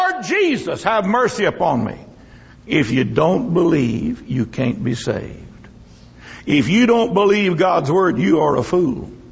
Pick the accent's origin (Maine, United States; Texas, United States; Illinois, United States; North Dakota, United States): Texas, United States; Ocala; I was born in Ocala. I've been there. I own land there. I grew up there. It's up there in Central Texas, about 20 miles out of Lampasas, on the Rocky Creek and Lampasas River where they fork.